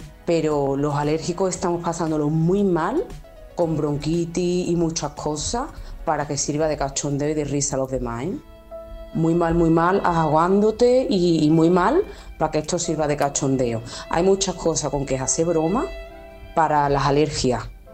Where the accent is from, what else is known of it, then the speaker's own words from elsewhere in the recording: Seville, Andalusia, Spain; Soy de Sevilla.